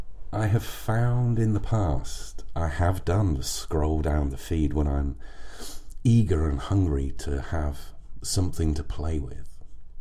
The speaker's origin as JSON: {"language": "English", "country": "United Kingdom", "said": "But I think I let slip that I'm British. And they kind of said, oh my God, if you had read that particular story with your accent, I would have melted."}